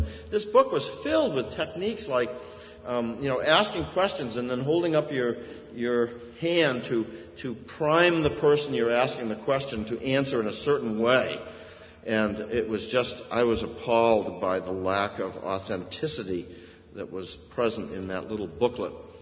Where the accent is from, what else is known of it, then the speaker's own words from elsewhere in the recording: United States; As American Christians, we tend to come across sometimes as being just angry that people don't understand us and don't believe in our own moral precepts.